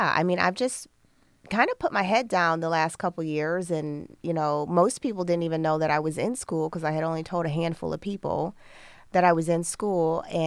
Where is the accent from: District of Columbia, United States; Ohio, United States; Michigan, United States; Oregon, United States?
Ohio, United States; Toledo; So I am from East Toledo, proudly, and I was born and raised in Toledo. So been an East Sider most of my life.